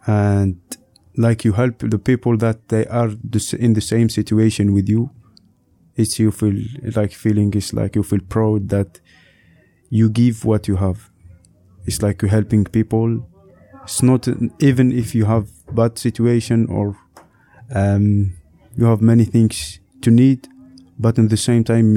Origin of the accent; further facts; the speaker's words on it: Algeria; English is a second language; moved away; I am from Algeria. I have 25 years old. I came here since 9 December 2016.